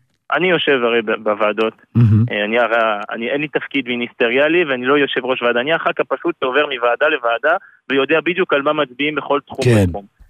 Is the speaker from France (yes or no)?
yes; France; Hebrew is a second language; now in Israel; אני בא מצרפת, כפי שאתה שומע.